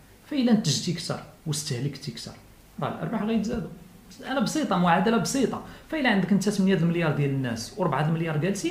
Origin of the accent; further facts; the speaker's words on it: Morocco; حنا كمجتمع مغربي عنده تقاليد وقيم